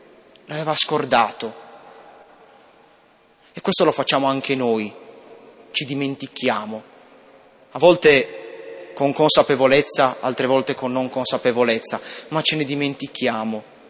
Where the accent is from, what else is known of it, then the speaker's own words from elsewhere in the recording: Sardinia, Italy; accent: Sardinian; per il mio accento sardo